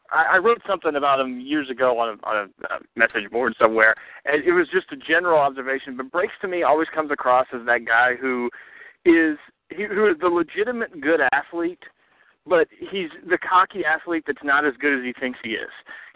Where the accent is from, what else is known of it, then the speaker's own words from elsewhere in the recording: United States; As an American, I don't know if that's true.